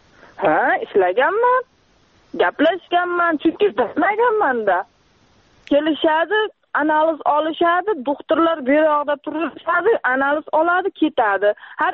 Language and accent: Uzbek; Rishton, Fergana Region, Uzbekistan; born there; now in Nurafshon, Uzbekistan; Farg'ona viloyati, Rishton tumanida tug'ilganman. 2 farzandim bor. Hozir Nuravshonda kvartirada turibman onam bilan.